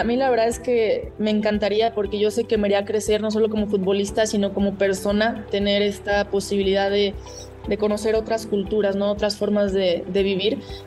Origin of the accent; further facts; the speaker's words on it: Querétaro, Mexico; now in León, Mexico; yo soy de Querétaro, pero a los 2 años que yo vivía aquí, ya cuando iba a visitar a mi familia, era como, ah, tú ya hablas como leonesa.